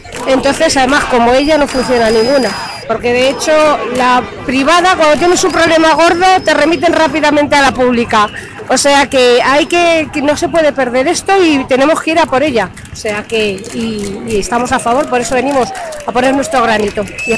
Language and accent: Spanish; Carabanchel, Community of Madrid, Spain; vengo de Carabanchel y tengo 59 años.